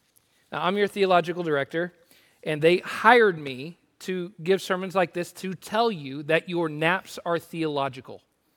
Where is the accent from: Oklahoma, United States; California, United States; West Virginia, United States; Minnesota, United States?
Oklahoma, United States; It's like I grew up in Oklahoma where in the summer times, like tornadoes could come in the middle of the night and you just kind of did your thing.